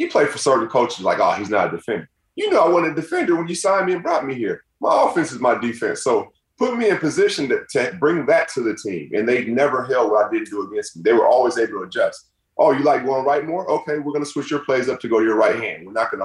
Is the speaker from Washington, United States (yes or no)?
yes; Seattle, Washington, United States; So I used to work in Key Arena. That's now Climate Pledge.